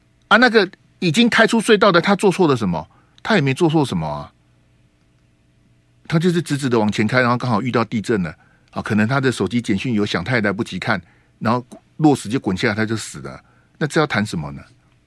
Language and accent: Chinese; Hualien, Hualien County, Taiwan; 因为我是花莲人，然后我在那边土生土长，所以我的故乡、我的家乡遇到这个事情